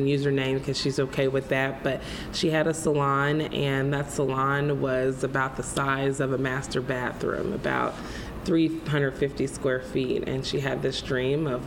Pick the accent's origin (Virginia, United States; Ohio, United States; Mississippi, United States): Mississippi, United States; moved away as an adult; So I am originally from Mississippi, and I came to Iowa to go to Drake several years ago as a broadcast news and politics major.